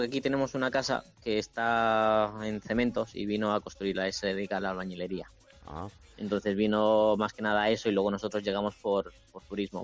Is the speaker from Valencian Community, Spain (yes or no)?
no; Madrid, Community of Madrid, Spain; somos de Madrid.